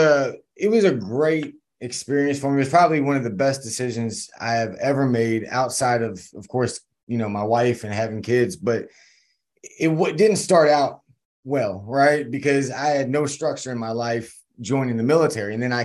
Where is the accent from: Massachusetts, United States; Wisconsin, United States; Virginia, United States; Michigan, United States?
Virginia, United States; born there; And as you said, I was born in Virginia.